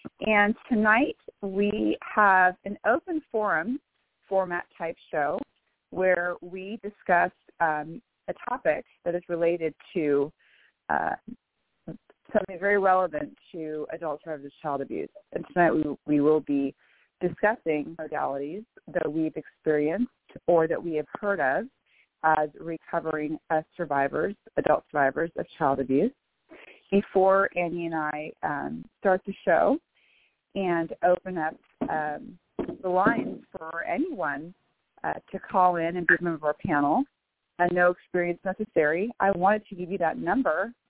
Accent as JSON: {"language": "English", "town": "Bellevue", "region": "Washington", "country": "United States", "said": "I'm from Bellevue, Washington."}